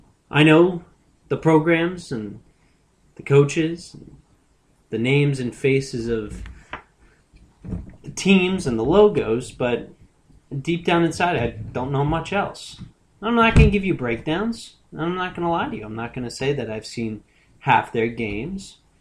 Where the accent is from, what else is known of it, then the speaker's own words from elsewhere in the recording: New Jersey, United States; I'm from New Jersey.